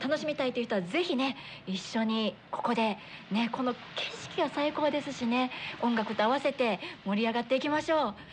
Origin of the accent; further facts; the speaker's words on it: Hyogo, Japan; 私たち兵庫県民も全然フェス向きですもんね。